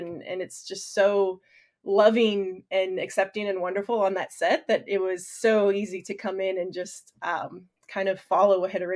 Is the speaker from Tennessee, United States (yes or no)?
yes; Tennessee, United States; I grew up in Tennessee in a pretty small town, and, you know, the representation I saw wasn't super huge or diverse, and I was a Mexican-American queer kid